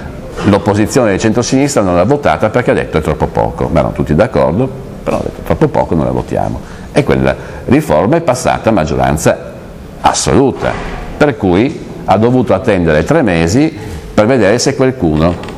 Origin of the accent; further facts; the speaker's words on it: Bolzano, Trentino-Alto Adige, Italy; io sono di Bolzano, per cui le Dolomiti le conosco un po' bene